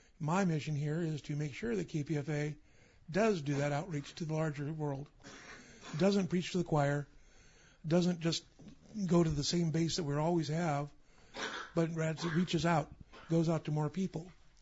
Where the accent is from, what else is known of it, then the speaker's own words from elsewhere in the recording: Fresno, California, United States; born and raised in Fresno